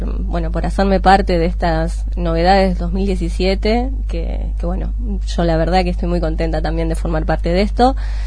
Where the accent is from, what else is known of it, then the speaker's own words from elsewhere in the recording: Bolívar, Buenos Aires Province, Argentina; also born or lived in La Plata / Henderson; soy de acá de Bolívar, nacida, me fui a los 18 años a La Plata y regresé, bueno, tuve un año, después me fui a vivir a Henderson, una localidad acá cercana, y bueno, volví este año